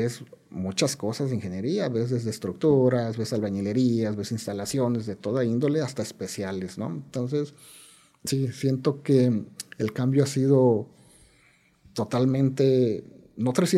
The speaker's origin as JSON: {"language": "Spanish", "region": "Guerrero", "country": "Mexico", "said": "soy del estado de Guerrero."}